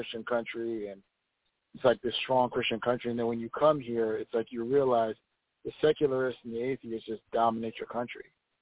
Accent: Ethiopia; From Ethiopia.

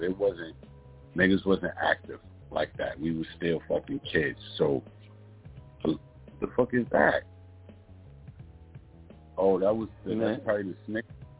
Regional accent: Harlem, New York, United States; I'm from the Harlem era where we tracked all night

